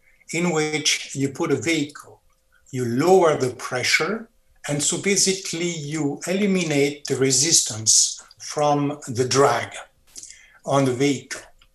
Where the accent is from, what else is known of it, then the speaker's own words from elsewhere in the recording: France; accent: French; English is a second language; Well, you know, you can tell by my accent, I'm French.